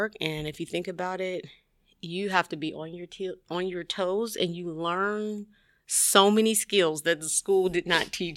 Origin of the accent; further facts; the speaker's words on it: Pittsburgh, Pennsylvania, United States; I grew up in Pittsburgh, Pennsylvania.